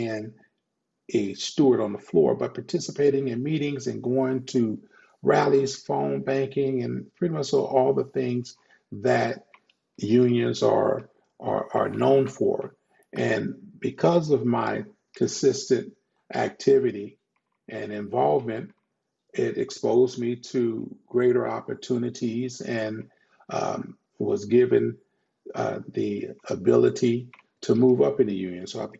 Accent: Los Angeles, California, United States; I grew up in South Central LA, and as such, I had to go home and I had to make sure that sometime dinner was started and things of that nature.

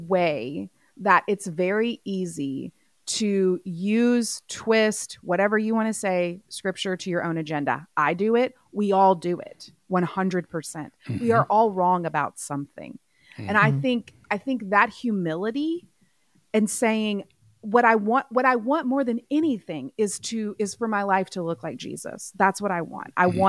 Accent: Texas, United States; now in Alabama, United States; But yeah, I am from Texas. And I bravely try to live my life in Alabama without yellow queso

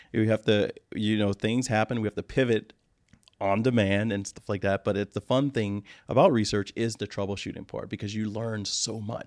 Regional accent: Brusly, Louisiana, United States; now in Rochester, United States; I grew up, my family is from New Orleans, but I grew up in West Baton Rouge Parish in a city known as Brule, Louisiana

